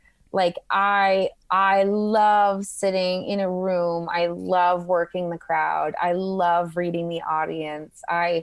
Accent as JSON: {"language": "English", "town": "Salmon Arm", "region": "British Columbia", "country": "Canada", "tie": "born or raised there", "also_born_or_lived": "Ontario", "said": "I was born in Ontario, but then when my parents split, we came out west. So I loved school. I really loved school. So all of my schooling being in Salmon Arm, I've always considered Salmon Arm, you know, my home."}